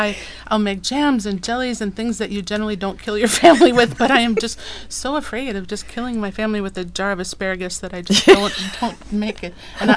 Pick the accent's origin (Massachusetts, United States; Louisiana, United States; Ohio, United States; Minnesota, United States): Minnesota, United States; moved away as an adult; now in Oregon, United States; Oofta, I am from Minnesota. And at the age of about 35, I realized that I had had my lifetime's allotment of snow.